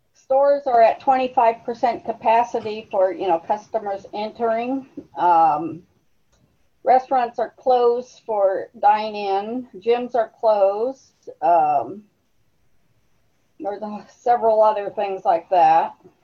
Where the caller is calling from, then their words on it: San Diego, California, United States; San Diego. So most of California is.